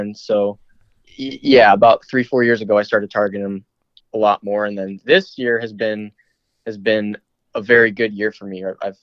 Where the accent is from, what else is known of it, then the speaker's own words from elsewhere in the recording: New Mexico, United States; born there; also born or lived in Arizona / Alaska; I was born in New Mexico. And then all growing up, we just kind of bounced back and forth between Arizona and Alaska multiple times.